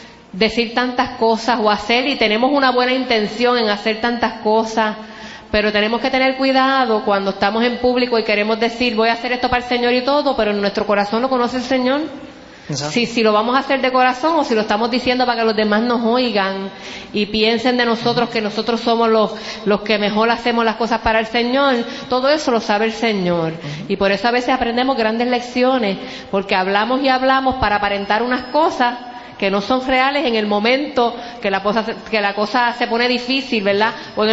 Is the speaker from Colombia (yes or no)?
no; Puerto Rico; podríamos decir quizás nosotros como acá, como puertorriqueños.